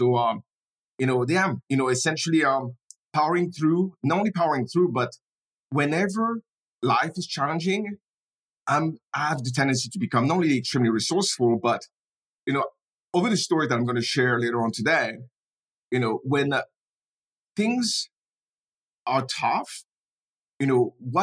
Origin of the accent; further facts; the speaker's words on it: France; so growing up in France was a lot of fun, was exciting.